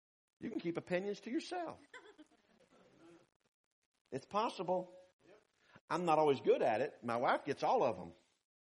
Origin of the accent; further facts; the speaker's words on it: the South, United States; And I come from the South where they multiply by dividing.